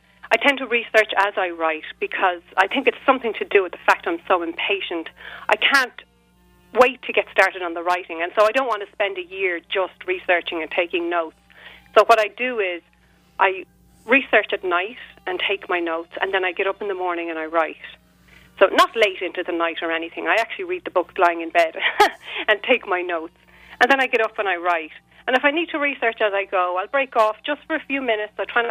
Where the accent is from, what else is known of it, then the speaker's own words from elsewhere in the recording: Dublin, Leinster, Ireland; I think it may be the fact that I was brought up in Dublin